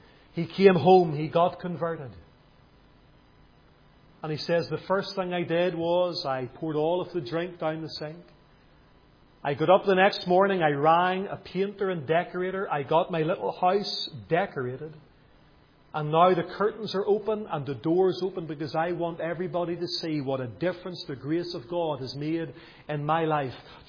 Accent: Lisburn, Northern Ireland, United Kingdom; I related the story about a man from my hometown of Lisburn.

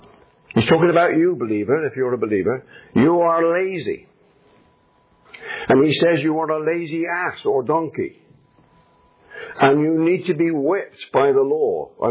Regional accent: England, United Kingdom; I am an Englishman. Some of you are English too. That means I have Puritan genes within me.

